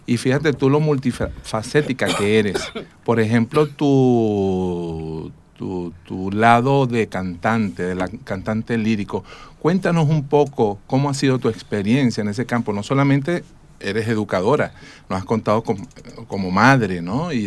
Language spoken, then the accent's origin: Spanish; Venezuela; como somos venezolanos